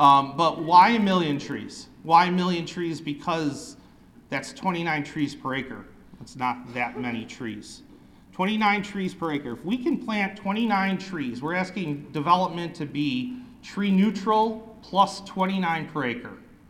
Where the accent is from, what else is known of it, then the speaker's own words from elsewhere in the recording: Williamsville, New York, United States; I'm from Williamsville, so we're not supposed to talk or something.